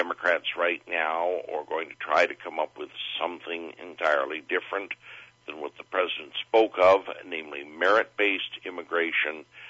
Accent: Connecticut, United States; Homer Cummings, from my home state of Connecticut.

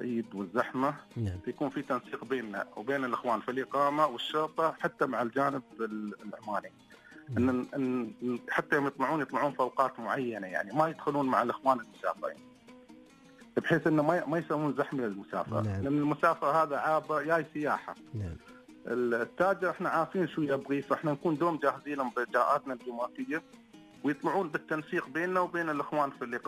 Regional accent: Dubai, United Arab Emirates; لأن احنا ندعم السياحة عندنا في دبي.

